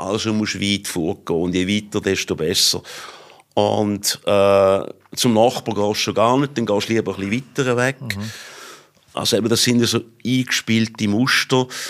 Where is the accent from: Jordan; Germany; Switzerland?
Switzerland; Thurgau; Also ich bin aus dem Thurgau ins Toggenburg Skifahren am Mittwochnachmittag